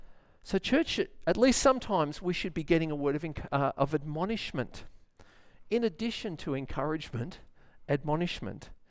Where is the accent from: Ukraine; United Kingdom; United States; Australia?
Australia; New South Wales; I'm from New South Wales. We play another type of football